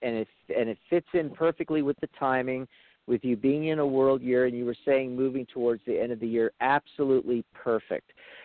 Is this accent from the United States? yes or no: yes; Pennsylvania, United States; we're actually all from Pennsylvania, so the desert's like quite different for us.